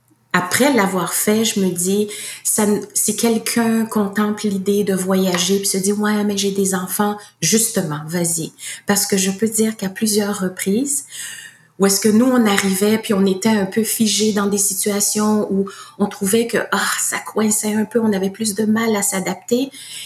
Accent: Haiti; born there; je suis née en Haïti, moi, donc j'ai déjà voyagé

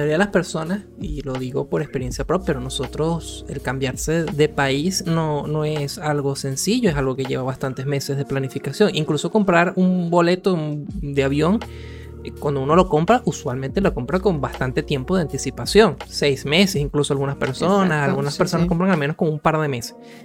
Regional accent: Venezuela; nosotros venimos de Venezuela

